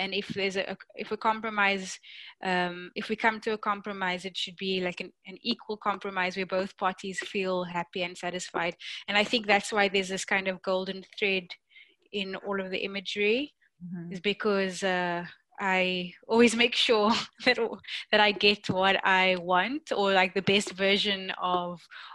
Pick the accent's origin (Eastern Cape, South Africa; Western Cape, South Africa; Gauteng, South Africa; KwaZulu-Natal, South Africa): Western Cape, South Africa; Cape Town; my experiences growing up in Cape Town, obviously it's Cape Town's in South Africa, and South Africa is just coming out of apartheid.